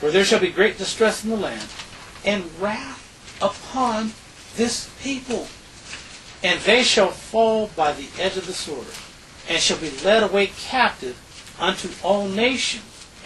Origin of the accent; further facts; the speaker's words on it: Jamaica; Well, I come from Jamaica. We received liberation. We received our own government 100 years ago.